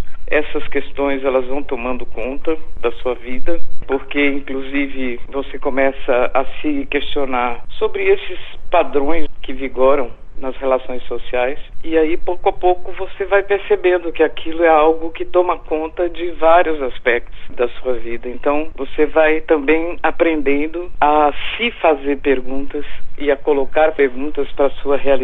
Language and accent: Portuguese; Rio Grande do Sul, Brazil; also born or lived in Bahia; Sou gaúcha, comecei no movimento negro no final dos anos 70 e de uma forma mais efetiva depois que me transferi para a Bahia.